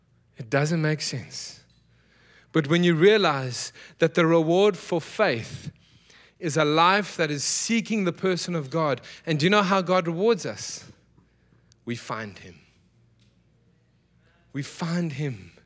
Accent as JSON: {"language": "English", "country": "South Africa", "said": "I'm South African. We do like to hunt and do those things."}